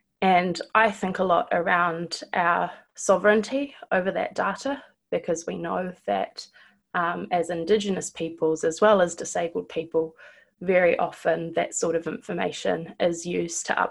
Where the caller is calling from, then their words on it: Bluff, Southland, New Zealand; I'm calling here from Bluff, a place that I don't get to spend a lot of time.